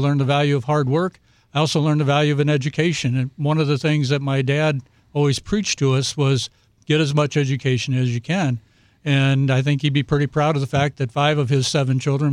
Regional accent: Missouri, United States; I grew up in St. Charles County.

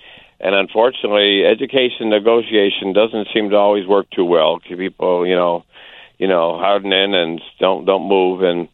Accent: Chicago, Illinois, United States; Yep, I was born and raised in the Wrightwood area at 81st and Tallman. Grew up there until I went to Quigley High School.

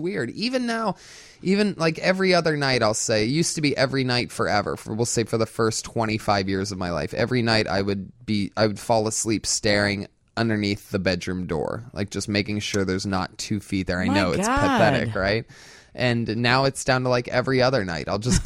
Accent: Youngstown, Ohio, United States; But there's not a doubt in my mind that growing up in Youngstown and, you know, just being scared and it being dangerous and tough walks to and from school.

